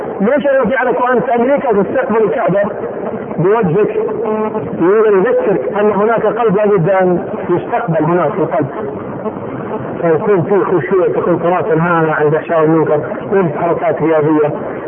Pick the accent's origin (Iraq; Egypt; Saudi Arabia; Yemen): Saudi Arabia; من اطرف الاسر عندنا في السعودية